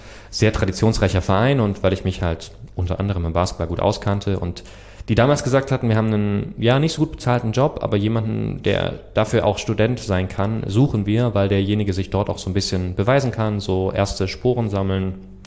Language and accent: German; Ludwigsburg, Baden-Württemberg, Germany; gebürtig komme ich aus Ludwigsburg